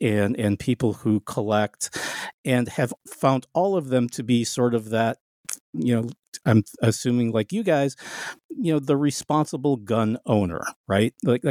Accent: Detroit, Michigan, United States; I grew up in Detroit.

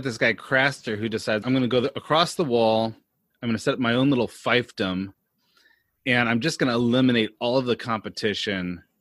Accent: California, United States; born or raised there

